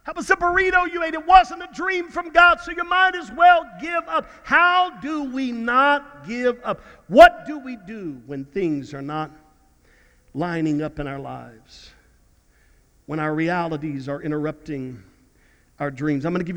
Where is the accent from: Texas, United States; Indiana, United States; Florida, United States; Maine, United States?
Texas, United States; Houston; A bunch of people in Houston, my hometown today, saying we just got back in our homes from being flooded 2 years ago